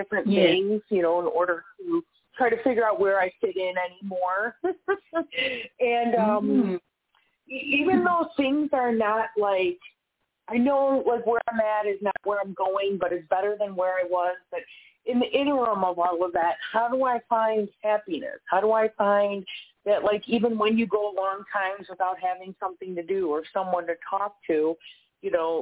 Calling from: Wisconsin, United States; and I'm in Wisconsin right now.

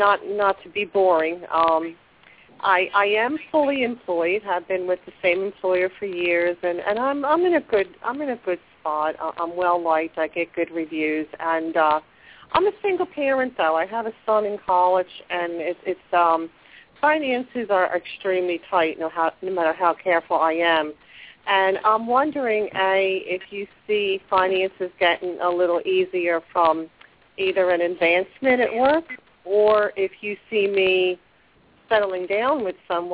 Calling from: New Jersey, United States; Well, another cold state. I'm laughing because each time you get somebody, they're in a cold state. I'm in New Jersey.

